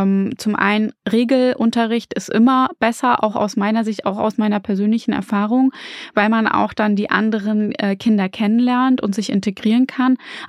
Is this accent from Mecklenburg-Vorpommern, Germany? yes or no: yes; Rostock, Mecklenburg-Vorpommern, Germany; Ich komme zum Beispiel aus Mecklenburg-Vorpommern und Rostock-Lichtenhagen.